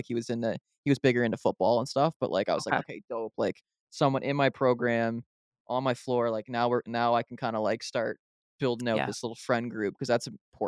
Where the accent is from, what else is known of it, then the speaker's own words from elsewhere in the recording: Barrie, Ontario, Canada; I grew up in Barrie and it was like the spot.